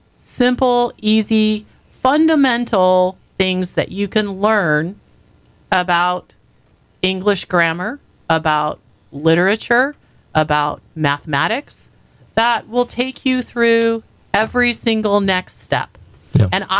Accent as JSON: {"language": "English", "region": "Arizona", "country": "United States", "tie": "born or raised there", "said": "I grew up in the Arizona system, and for a while there, it was not great."}